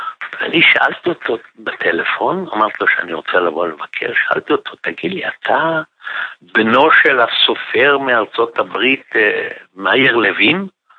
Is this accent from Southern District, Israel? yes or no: no; Jerusalem, Jerusalem District, Israel; בפרט למושבה הגרמנית, שם אני בכלל מרגיש, כל ירושלים מרגשת אותי, אבל הסביבה שגדלתי בה היא בכל אופן נוסטלגיה